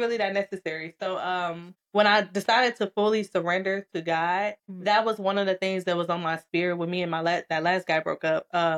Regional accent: Georgia, United States; y'all, I'm from Georgia, okay? I'm in this big old state.

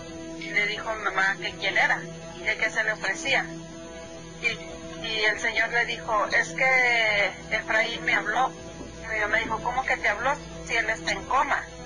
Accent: San Luis Potosí, Mexico; Nosotros somos originarios de San Luis Potosí.

